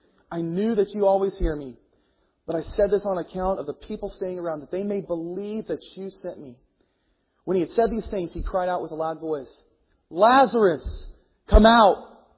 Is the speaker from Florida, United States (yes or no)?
no; Tulsa, Oklahoma, United States; As I grew up in the Bible church, it's pretty prevalent in Tulsa.